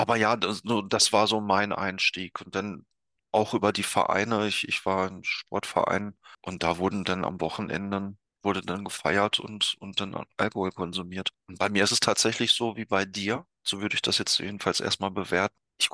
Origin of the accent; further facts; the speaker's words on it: Northern Germany, Germany; Ich komme aus Norddeutschland, hier wird viel gefeiert und auch viel getrunken.